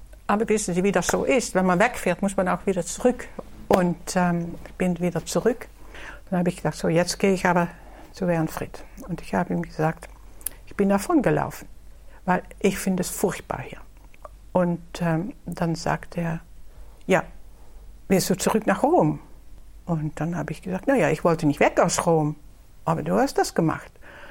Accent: Netherlands; Wo ich jetzt in Holland, in meiner Heimat bin

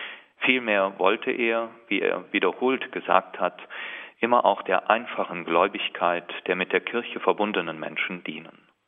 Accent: Aachen, North Rhine-Westphalia, Germany; Als Aachener Diözesan lag für mich nahe, mit einem der für die Ausbildung der Priester Verantwortlichen meiner Heimatdiözese zu sprechen.

